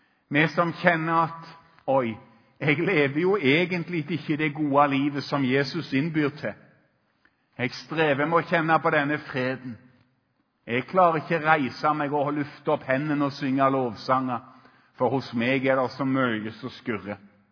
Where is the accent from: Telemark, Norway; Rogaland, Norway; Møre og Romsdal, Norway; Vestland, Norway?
Rogaland, Norway; og jeg er fra Rogaland. Kom igjen! Kjørte bretten min. Så flyttet jeg til Solbakken.